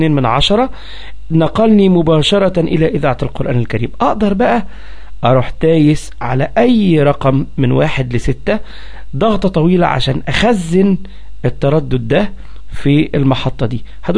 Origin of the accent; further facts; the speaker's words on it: Egypt; يعني مثلا إحنا عندنا في مصر الأرقام من 87.5 ل108